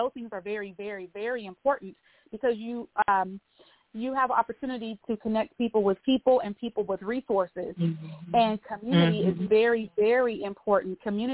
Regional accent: Fresno, California, United States; But, yes, born and raised in West Fresno. You know, I grew up in the 80s and 90s.

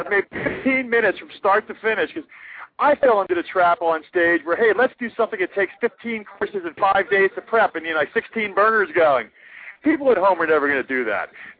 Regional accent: New Jersey, United States; I say I'm a cook from Jersey.

